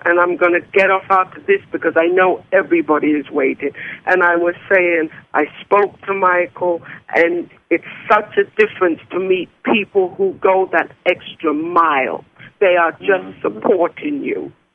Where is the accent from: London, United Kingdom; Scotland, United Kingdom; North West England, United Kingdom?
London, United Kingdom; my parents are from Jamaica, and I'm from London, England.